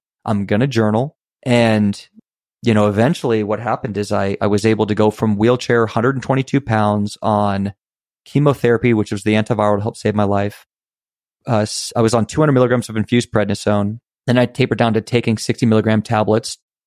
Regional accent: Virginia, United States; I'm a guy from Virginia. I was watching sports all day.

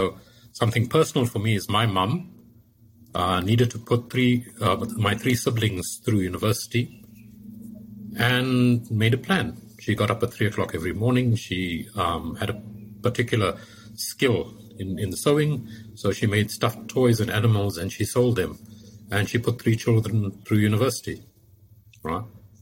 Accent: South Africa; It's a duty as a South African, you know, to help President Ramaphosa generate his 100 billion.

